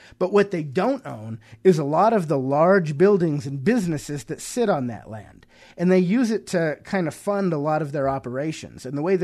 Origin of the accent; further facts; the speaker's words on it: California, United States; also born or lived in New Mexico / Russia; You know, I live in Colorado now, but I grew up in California. I lived out in New Mexico, which that was an experience.